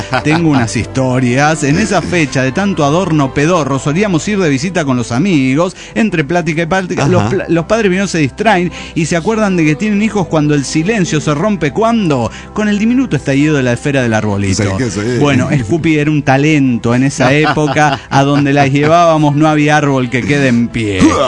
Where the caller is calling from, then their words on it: Mexico City, Mexico; de Ciudad de México.